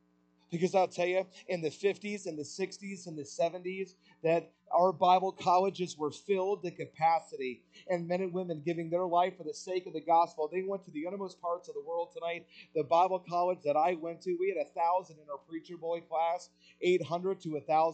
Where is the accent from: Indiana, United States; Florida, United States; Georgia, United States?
Georgia, United States; Atlanta; In our home church growing up in Atlanta